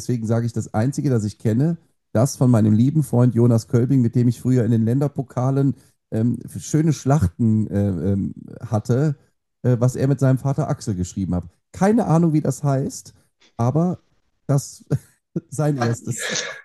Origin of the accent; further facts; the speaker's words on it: Rhineland, Germany; now in Bavaria, Germany; ich bin ja Rheinländer, also nenne ich meinen Sohn selbstverständlich Männlein.